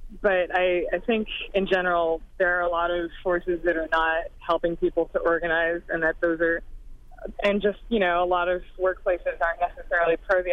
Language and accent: English; Madison, Wisconsin, United States; Just from growing up in Wisconsin and meeting the other folks who worked at Dad's plant and other Wisconsinites, especially folks, I'm from Madison